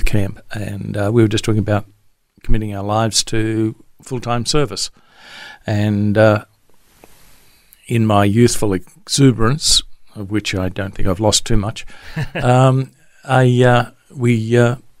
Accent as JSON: {"language": "English", "town": "Charters Towers", "region": "Queensland", "country": "Australia", "tie": "born there", "said": "I was born in Charters Towers. My dad was pastoring his first church in Charters Towers."}